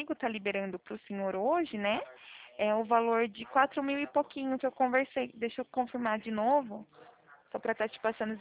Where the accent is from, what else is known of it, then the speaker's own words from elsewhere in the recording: São Paulo, Brazil; Eu sou daqui do interior de São Paulo.